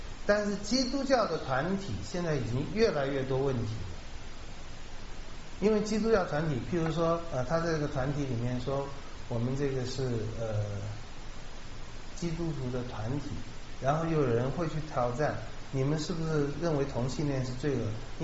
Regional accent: China; 我不讲黑人或者是白人或我们中国人或者是华人与狗不能进去，这我们以前也很愤怒的哈。

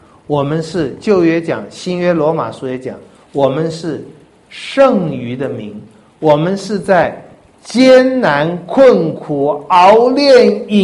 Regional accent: China; 我们中国人说不问耕耘，不问，只顾耕耘不问收获

